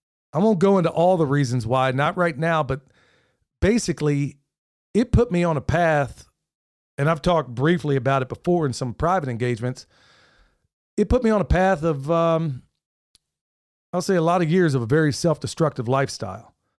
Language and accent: English; Pennsylvania, United States; where everybody was colorblind back there where I grew up in Pennsylvania, at that time in Oklahoma, it was strange, especially, you know, if you're a kid of mixed race like I am.